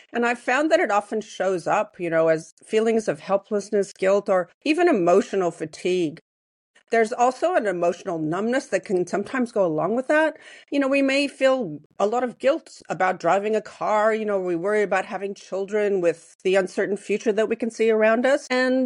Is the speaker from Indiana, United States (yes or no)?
no; California, United States; born there; I was born in California, have friends in France